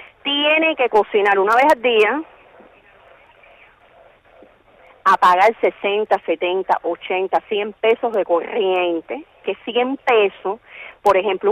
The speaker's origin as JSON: {"language": "Spanish", "region": "Havana", "country": "Cuba", "said": "yo soy de La Habana"}